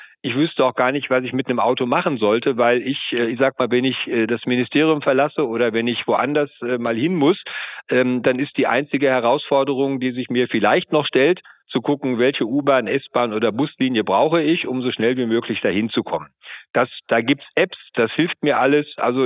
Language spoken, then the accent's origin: German; Montabaur, Rhineland-Palatinate, Germany; Ich gebe Ihnen ein schönes Beispiel, wo ich herkomme, aus Montabaur, Rheinland-Pfalz.